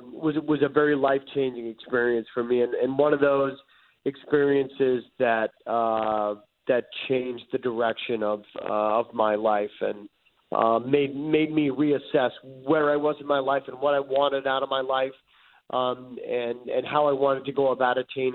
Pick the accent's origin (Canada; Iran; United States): Canada; growing up in Canada myself